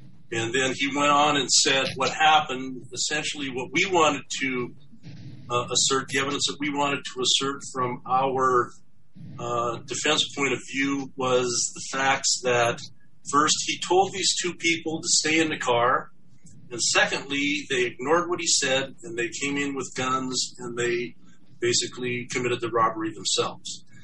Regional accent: Helena, Montana, United States; I'm from Helena, Montana

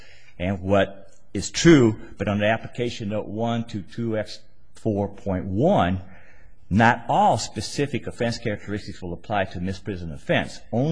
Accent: Billings, Montana, United States; I'm from Billings, Montana.

